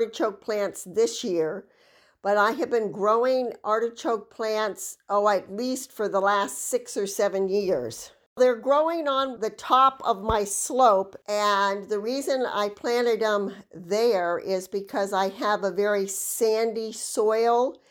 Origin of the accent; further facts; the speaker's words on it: East Coast, United States; I grew up on the East Coast, and I hated artichokes.